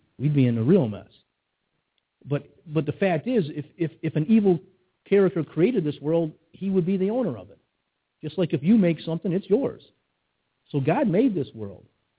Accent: United States; just growing up in America, you get the creation story

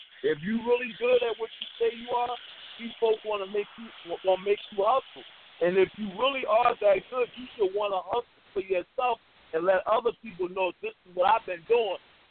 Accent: Newark, New Jersey, United States; Like, I'm from Brick City.

